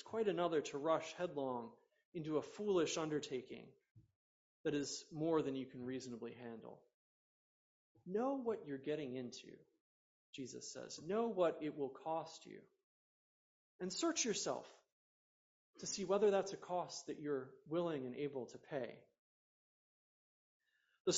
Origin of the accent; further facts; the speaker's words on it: United States; I grew up outside Washington, D.C., and the iconic landmark in that city is the Washington Monument.